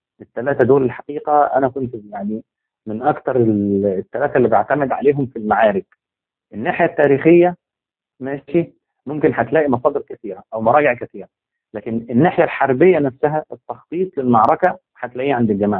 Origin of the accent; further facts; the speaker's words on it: Algeria; نفس الشيء عندنا في الجزائر حسن الوحيدة حاليا